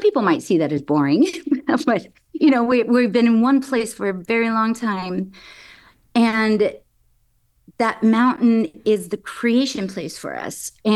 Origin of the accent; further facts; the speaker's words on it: Grass Valley, California, United States; I was born and raised in Grass Valley.